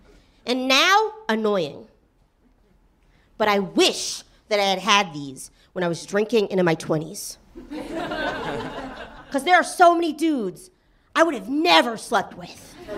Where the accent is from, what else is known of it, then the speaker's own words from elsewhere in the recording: the South, United States; I'm from the South where they want like our vaginas accessible to God or something.